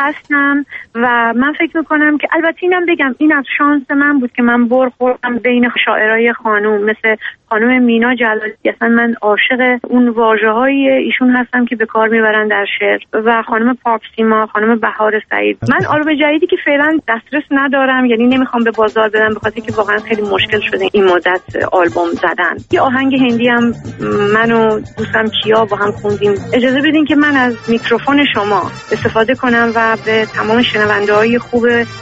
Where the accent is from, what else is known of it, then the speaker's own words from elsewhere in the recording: Iran; وقتی فهمید که مثلا ما ایرانی هستیم